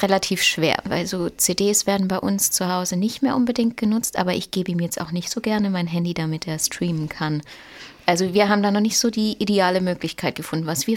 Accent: Moos, Baden-Württemberg, Germany; Ich komme vom Bodensee aus Moos.

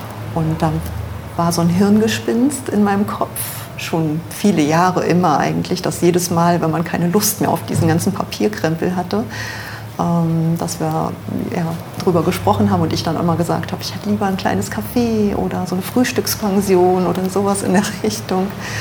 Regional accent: Saxony-Anhalt, Germany; moved away; aufgewachsen bin ich in der Nähe von Magdeburg. Dann sind wir 1990 umgezogen, der Guido, mein Mann und ich, nach Düsseldorf

